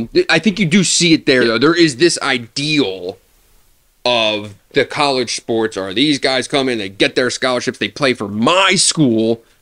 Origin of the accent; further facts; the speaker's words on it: Philadelphia, Pennsylvania, United States; I'm from Philadelphia, so I'm an Eagles guy.